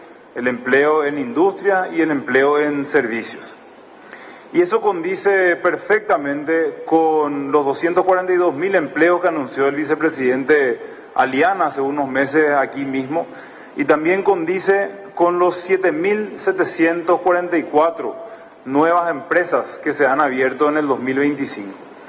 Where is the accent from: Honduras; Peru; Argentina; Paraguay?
Paraguay; El valor más grande que tenemos nosotros como Paraguay y como paraguayos es que entendemos que el progreso se da a través del sacrificio, a través del trabajo.